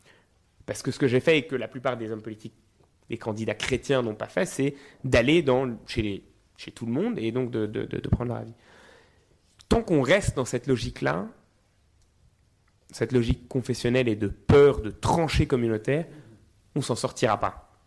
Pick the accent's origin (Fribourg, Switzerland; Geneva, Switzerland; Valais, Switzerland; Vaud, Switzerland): Geneva, Switzerland; now in France; Moi, j'ai grandi en Suisse avant d'aller en France. Je suis genevois.